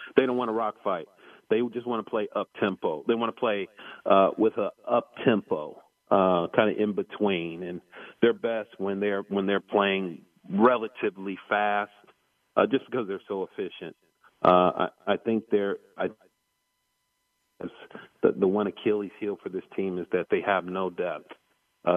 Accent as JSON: {"language": "English", "town": "Cincinnati", "region": "Ohio", "country": "United States", "tie": "born or raised there", "said": "I mean, I'm from Cincinnati, born and raised, so I always loved this place."}